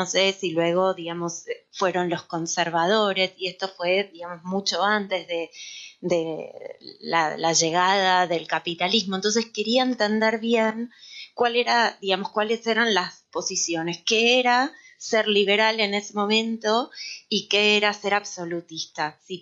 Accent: Buenos Aires, Argentina; soy de Buenos Aires, no sabía de la historia

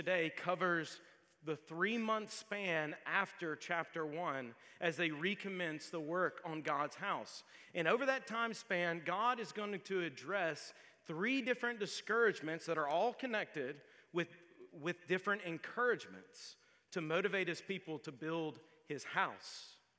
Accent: the South, United States; It's hard to say as a Southerner.

